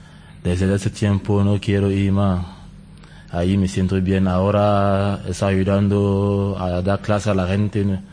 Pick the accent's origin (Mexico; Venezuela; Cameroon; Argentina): Cameroon; now in Spain; Yo soy de Camerún.